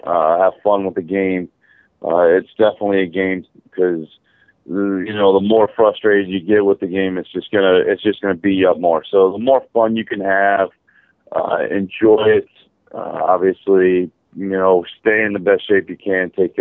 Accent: Florida, United States; When I grew up in Florida, I used to go to Daytona all the time.

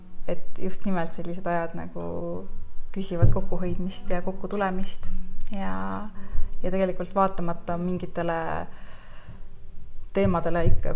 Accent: Saare County, Estonia; No ma olen kõigepealt siit samast Saaremaalt pärit, see on minu kodusaar. Ma olen siin kasvanud.

